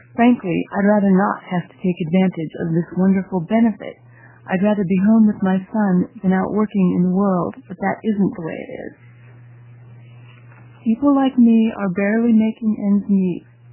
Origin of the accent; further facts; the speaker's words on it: Portland, United States; Portland.